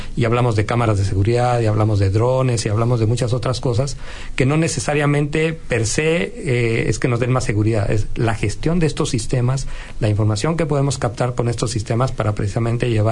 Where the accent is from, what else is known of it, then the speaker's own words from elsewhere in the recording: Mexico; Yo vengo de México, donde cada día más hay situaciones de estas